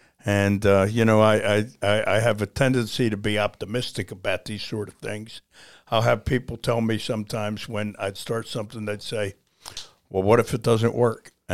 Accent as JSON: {"language": "English", "town": "Baltimore", "region": "Maryland", "country": "United States", "tie": "born or raised there", "said": "I grew up in East Baltimore."}